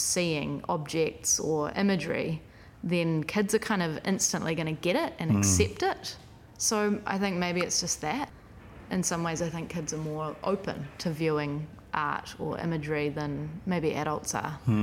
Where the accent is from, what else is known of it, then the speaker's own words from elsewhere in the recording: Russell, Northland, New Zealand; I grew up in Koro Rareka, Russell, so it wasn't far away.